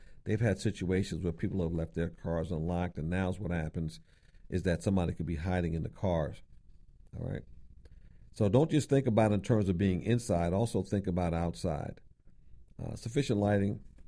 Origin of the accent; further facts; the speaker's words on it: New York, United States; I'm from New York.